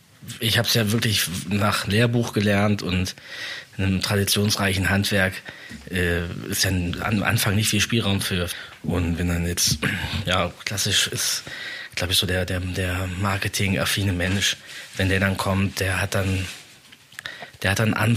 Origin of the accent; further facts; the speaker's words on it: Grevenbroich, North Rhine-Westphalia, Germany; also born or lived in Cologne; now in Berlin, Germany; Ursprünglich komme ich aus Grevenbruch, eine Kleinstadt im Rheinland. Und ich bin dann über die Zwischenstation Köln 2010 nach Berlin gezogen.